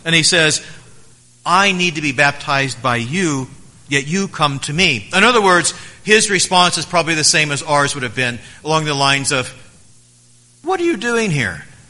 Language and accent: English; Oklahoma City, Oklahoma, United States; There was a house in the neighborhood I grew up in Oklahoma City that this was going on.